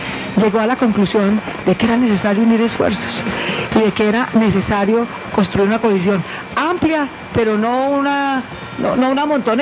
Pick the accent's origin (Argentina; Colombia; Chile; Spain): Colombia; los tres somos colombianos decentes, hechos a pulso.